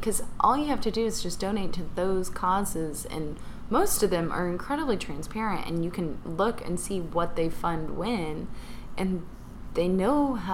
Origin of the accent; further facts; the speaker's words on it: Canton, Georgia, United States; I'm from Canton. Shout out to Canton.